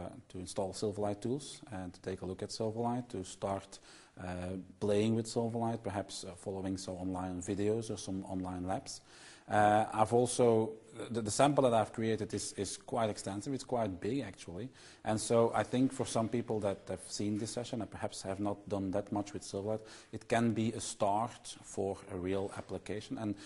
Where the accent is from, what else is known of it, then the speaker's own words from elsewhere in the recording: Belgium; I'm here from Belgium, so it's a home match for me. I'm a regional director for Microsoft here in Belgium